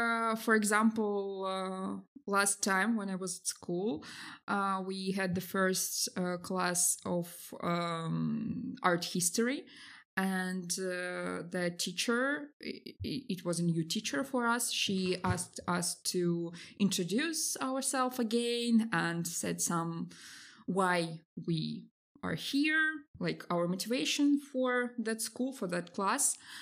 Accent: Russia; English is a second language; not everyone still understand that I'm from Russia.

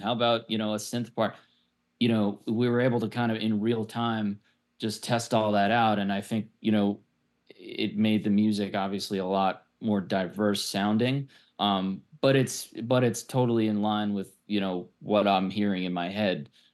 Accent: Long Island, New York, United States; We're from Long Island, so that's what we do. Bagels and coffee and blah, blah, blah.

